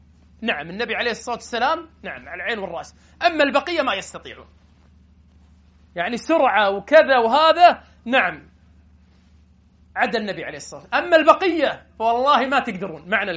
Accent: Kuwait; عندنا بالكويت

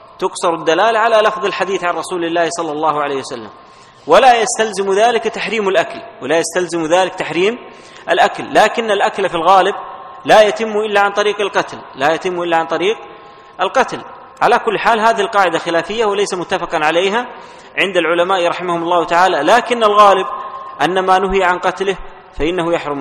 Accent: Saudi Arabia; عندنا في المملكة العربية السعودية

